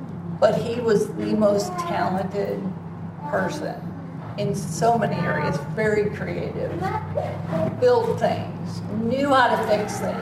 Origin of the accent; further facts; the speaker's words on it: Bedford, Ohio, United States; born there; I was born in Bedford, Ohio, outside of Cleveland.